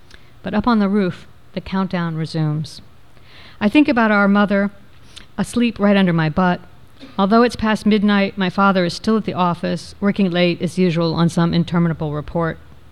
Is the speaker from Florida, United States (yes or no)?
yes; Florida, United States; And I grew up in Florida, but forever I just didn't write about it.